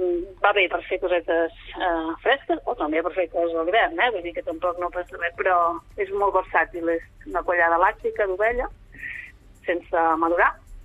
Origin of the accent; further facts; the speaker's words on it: Sabadell, Catalonia, Spain; Sí, jo vinc de Sabadell, sí. Però bueno, ja fa 22 anys gairebé, eh?